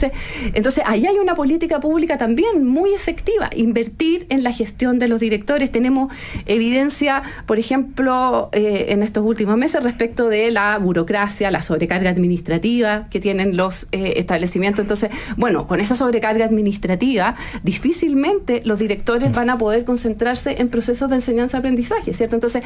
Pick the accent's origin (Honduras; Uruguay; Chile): Chile; cuando hablamos de Chile, nosotros a nivel internacional, por ejemplo, somos el país de la OCDE que en proporción al PIB tenemos la mayor inversión en educación superior